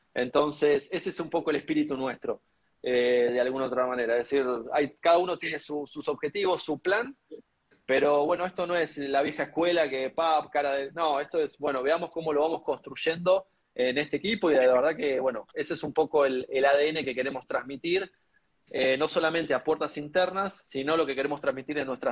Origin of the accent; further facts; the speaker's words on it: Mar del Plata, Buenos Aires Province, Argentina; más allá de que nosotros venimos de Mar del Plata